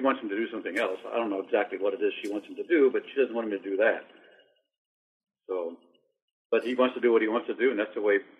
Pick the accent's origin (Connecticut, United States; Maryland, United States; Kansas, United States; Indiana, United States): Kansas, United States; I grew up in Kansas, right next to the Santa Fe Trail.